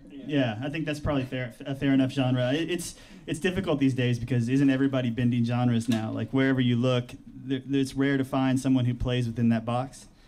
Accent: Lexington, Kentucky, United States; None of us really grew up with bluegrass, even though we grew up in Kentucky. We grew up with, you know, we're living in Lexington, a college town similar to Madison.

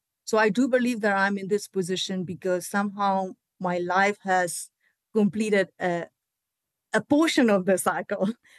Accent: Myanmar; And sometimes I come across to people from Burma. So that also kind of reminds me always every day when I work with them that I am contributing something to my own community, even though it's all across the world

